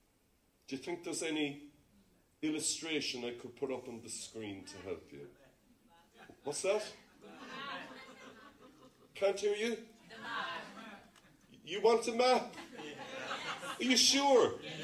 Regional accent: Cork, Munster, Ireland; I'm a Corkonian because I come from Cork.

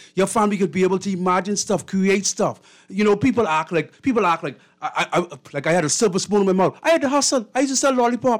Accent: Nassau, New Providence, Bahamas; I grew up on Ida Street, one of the most dangerous areas in Nassau.

